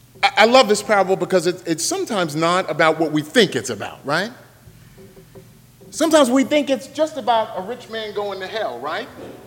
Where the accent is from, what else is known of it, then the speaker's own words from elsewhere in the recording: Louisville, Kentucky, United States; accent: southern; greetings from Louisville, and you can tell I'm from Louisville from my thick southern accent, right?